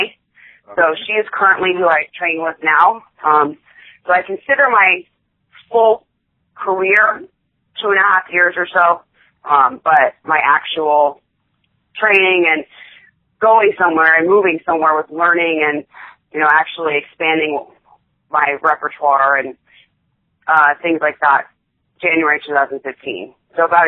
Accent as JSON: {"language": "English", "town": "Melbourne", "region": "Florida", "country": "United States", "tie": "born there", "also_born_or_lived": "South Carolina / North Carolina / Kentucky / Georgia", "said": "I was originally born in Melbourne, Florida, over by Cocoa Beach."}